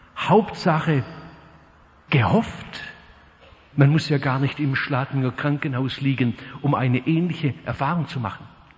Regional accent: Stuttgart, Baden-Württemberg, Germany; Ich sagte, ich komme aus Stuttgart.

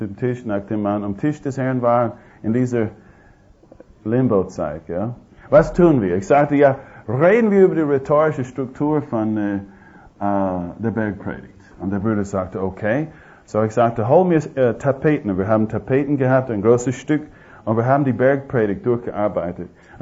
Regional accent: United States; Ich bin nicht Sohn meines Vaters, ich bin Amerikaner

